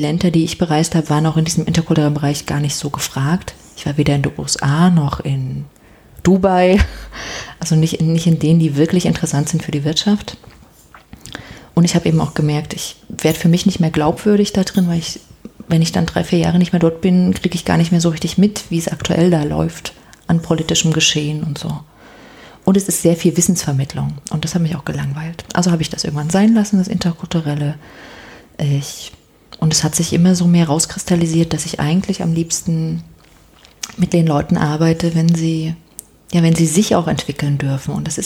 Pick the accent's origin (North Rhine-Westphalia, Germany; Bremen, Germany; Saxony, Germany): Saxony, Germany; Dresden; ich mit meinem Mann dann nach Dresden in meine Heimat gegangen, wo ich ja auch lange dann nicht gelebt hatte.